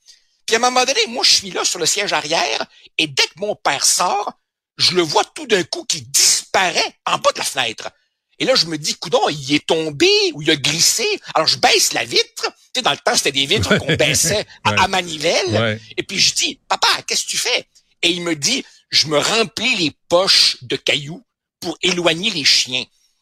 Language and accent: French; Uruguay; French is a second language; je suis un immigrant, je viens de l'Uruguay et j'ai encore des souvenirs de mon pays natal.